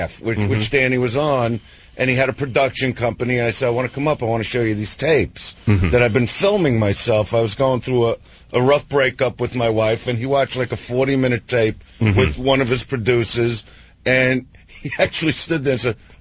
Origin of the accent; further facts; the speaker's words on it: Brooklyn, New York, United States; accent: Brooklyn; I never lost my Brooklyn accent. I never lost my Brooklyn attitude.